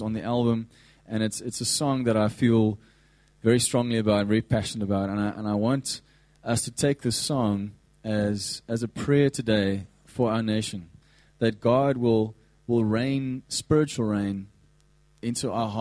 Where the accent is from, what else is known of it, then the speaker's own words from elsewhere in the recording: South Africa; I am proudly South African